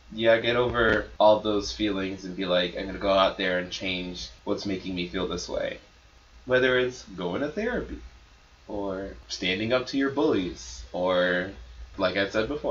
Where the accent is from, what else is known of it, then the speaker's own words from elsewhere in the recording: Florida, United States; we came from Florida schools